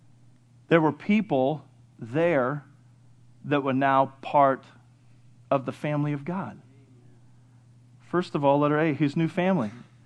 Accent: Morgan Hill, California, United States; I'm from San Martin. No, I'm just kidding. I'm from Morgan Hill.

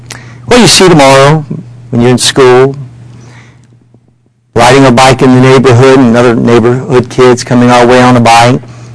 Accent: Maryland, United States; I grew up in Maryland, but it was Southern Maryland.

